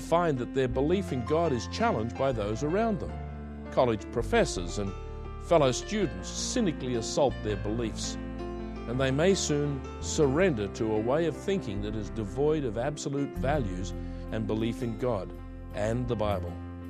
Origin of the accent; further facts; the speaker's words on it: Australia; now in England, United Kingdom; As an Australian living in England, I've talked to many people